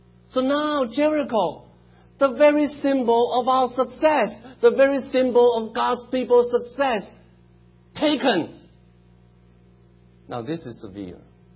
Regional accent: Taiwan; when I grew up in Taiwan, I'm about 2 years younger than my brother.

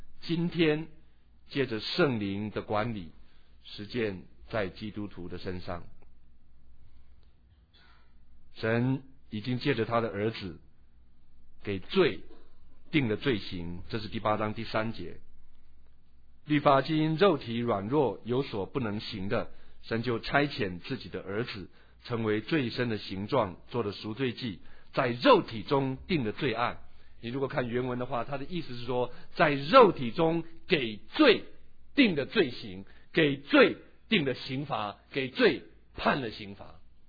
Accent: China; 我们中国人有孔孟思想，我们中国人有四维八德，我们中国人有伦理，我们中国人有孝道，我们中国人讲忠讲善

